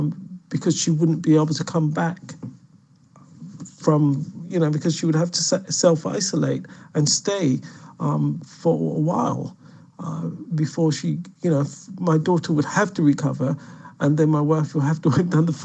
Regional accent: Drexel, Saint George, Barbados; now in England; I was brought up in Drexel in St. George, and as a young boy in a village running around, I really only knew Drexel. I would occasionally go to Bridgetown, but didn't really travel much further than that. And I went to St. Luke's School, which is also in St. George.

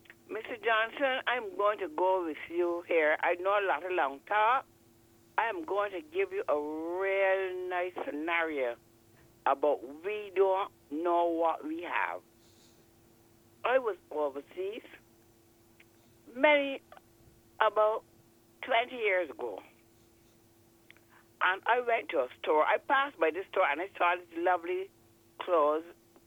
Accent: Barbados; I said, I'm from Barbados.

